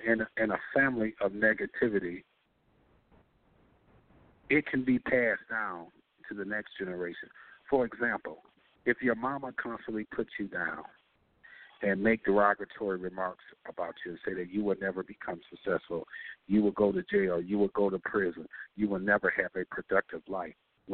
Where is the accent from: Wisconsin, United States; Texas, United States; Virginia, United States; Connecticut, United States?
Wisconsin, United States; Racine; I'm born and raised in Racine, Wisconsin. So I am from the state of Wisconsin.